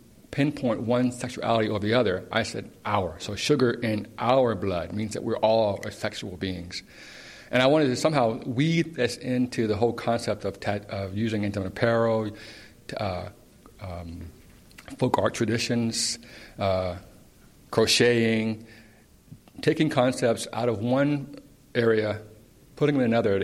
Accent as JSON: {"language": "English", "region": "the South", "country": "United States", "tie": "born or raised there", "said": "Growing up in the South, I remember my father used to say"}